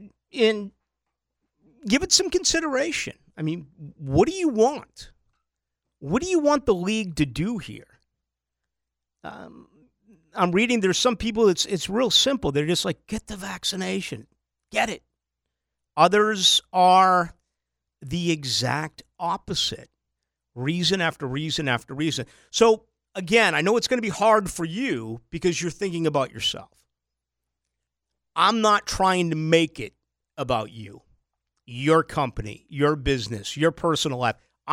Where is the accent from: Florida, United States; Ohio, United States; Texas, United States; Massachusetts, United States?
Massachusetts, United States; Boston; we got a lot of individuals like RJ from L.A., and I come from Boston.